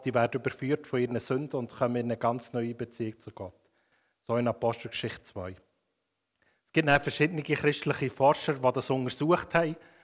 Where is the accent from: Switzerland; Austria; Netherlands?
Switzerland; Bern; aus dem Emmental 1910, das ist so das Gebiet, also nicht, dass ich so alt bin, aber das Gebiet, wo ich herkomme.